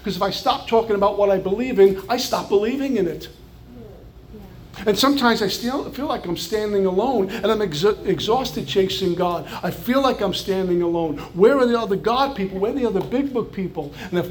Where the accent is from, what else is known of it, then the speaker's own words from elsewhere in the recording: New York, United States; I'm from New York. You always get a piece.